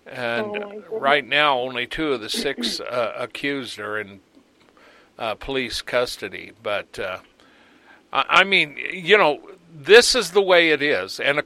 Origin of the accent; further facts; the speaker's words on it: United States; of course, I'm an American, you know, and I've been here all my life. This is all I know.